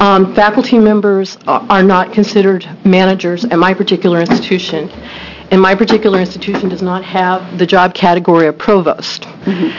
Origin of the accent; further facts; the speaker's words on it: Portland, Oregon, United States; I'm from Portland, Oregon, and I'm appearing today as a private citizen